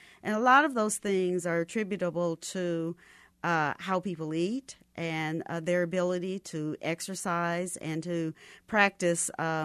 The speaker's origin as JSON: {"language": "English", "town": "Kansas City", "region": "Kansas", "country": "United States", "tie": "born there", "said": "I was born in Kansas City, Kansas."}